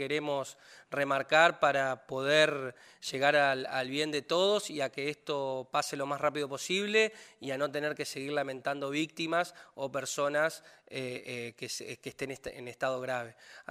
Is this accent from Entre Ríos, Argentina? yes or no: yes; Paraná, Entre Ríos, Argentina; yo soy de Paraná y en Paraná